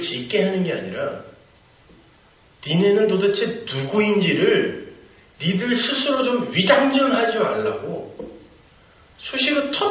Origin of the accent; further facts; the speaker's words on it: South Chungcheong, South Korea; 저희 그 아산만 있는 데가 제 고향인데